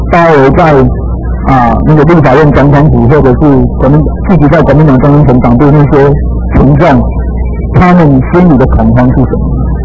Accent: Taiwan; 那我觉得我们台湾人是不是还要活在那个危机社会的阴影底下？

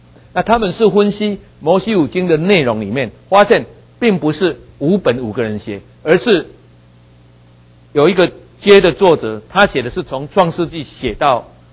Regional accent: Taiwan; 我是台湾人，咱的诗啦，我们的诗很少用这样，因为我们常常是用韵

